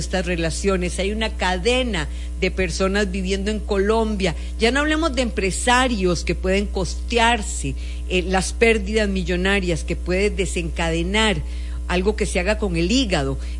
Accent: Costa Rica; Porque hay algo que nosotros como costarricenses nos cuesta entender.

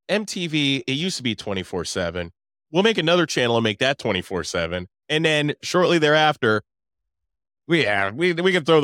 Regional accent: Youngstown, Ohio, United States; because we're from the Youngstown, Ohio area

